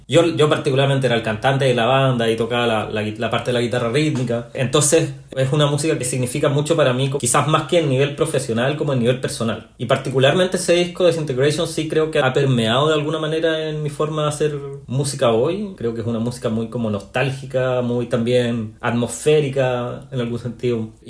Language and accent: Spanish; Chile; now in England, United Kingdom; uno siendo chileno, como qué significa ser compositor de música clásica, ¿no?